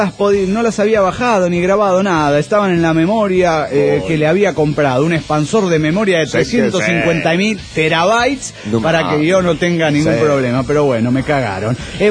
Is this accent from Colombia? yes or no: no; Mexico; ¿y México es seguro? Yo siempre contestaba, la verdad no, pero mi pueblo aún parece estar bien.